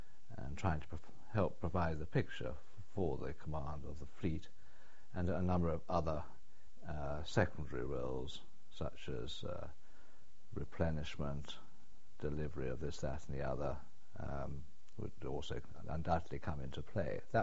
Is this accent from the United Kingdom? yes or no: yes; Colchester, East of England, United Kingdom; born there; I was born in Colchester in Essex in 1946, on the 4th of June.